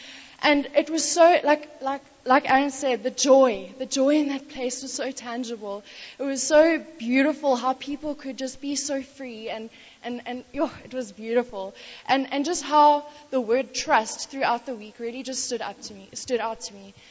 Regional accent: England, United Kingdom; going to the Dikaroa, you know, as an English girl, so you know how everyone says you go to like Lesotho or something and the culture is so different.

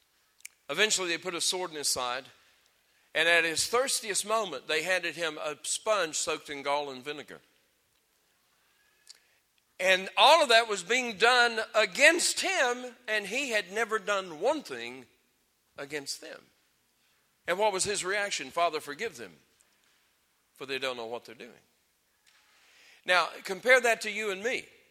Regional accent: United States; Just like you have a natural DNA, I'm an American.

